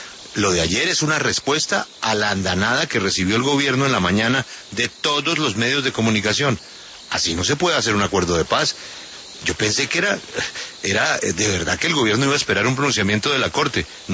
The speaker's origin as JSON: {"language": "Spanish", "country": "Colombia", "said": "nosotros, como colombianos"}